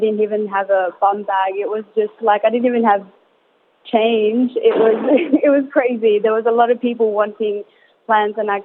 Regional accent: Ilocos Region, Philippines; English is a second language; now in Australia; growing up in Pangasinan, which is a farming province.

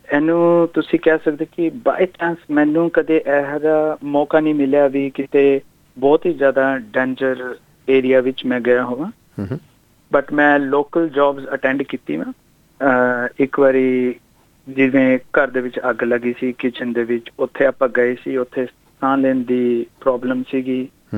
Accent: Chandigarh, India; now in Truganina, Australia; ਉਹ ਤੋਂ ਪਹਿਲਾਂ ਮੈਂ ਰਹਿੰਦਾ ਸੀ ਸਾਊਥ ਈਸਟਰਨ ਸਬਰਬ ਵਿੱਚ ਇਨ ਮੈਲਬਰਨ। ਤੇ ਮੈਂ ਬੈਕਗਰਾਉਂਡ, ਮੈਂ ਚੰਡੀਗੜ੍ਹ ਤੋਂ ਤੇ ਮੈਂ ਮੂਵ ਹੋਇਆ ਸੀ 2007 ਦੇ ਵਿੱਚ ਆਸਟ੍ਰੇਲੀਆ।

